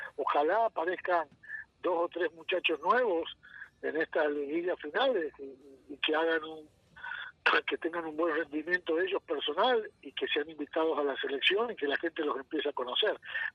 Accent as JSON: {"language": "Spanish", "country": "Argentina", "said": "y yo que como argentino soy argentino, aunque quisiera ser brasilero o alemán para ganar todos los mundiales"}